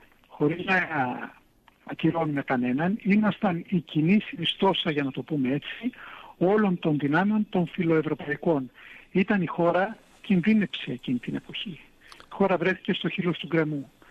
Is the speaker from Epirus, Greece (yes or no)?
no; Chios, North Aegean, Greece; also born or lived in New York, United States; Εγώ είμαι χιώτης.